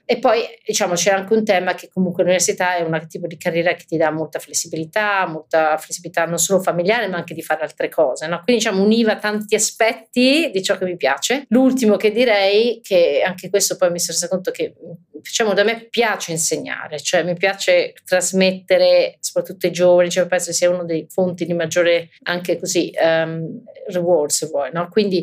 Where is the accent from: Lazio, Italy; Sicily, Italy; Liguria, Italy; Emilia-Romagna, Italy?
Lazio, Italy; Rome; Sono cresciuta a Roma e sono stata a Roma fino all'università, quindi direi tanto, visti i canoni di oggi.